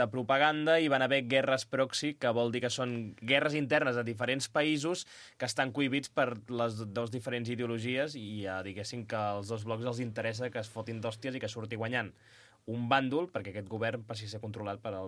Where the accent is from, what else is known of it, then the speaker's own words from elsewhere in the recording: Catalonia, Spain; Jo sóc de Catalunya